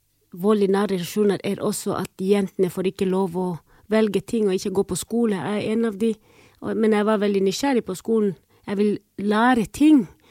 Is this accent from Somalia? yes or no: yes; Somalia; moved away as an adult; also born or lived in East Africa; now in Halden, Norway; Jeg opprinnelig fra Somalia, har bodd i Øst-Afrika. Jeg kaller meg selv fra ekte harstadværing som bor i Halden.